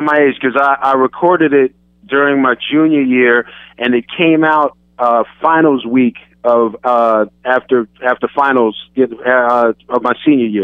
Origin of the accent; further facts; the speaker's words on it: East Coast, United States; moved away as an adult; Number one, I grew up on the East Coast. So I grew up on the East Coast and then come out to USC